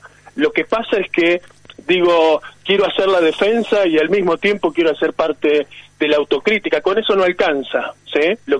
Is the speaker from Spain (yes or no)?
no; Argentina; Pero como acá somos argentinos y se sabe que somos un desastre, no lo podemos hacer bien.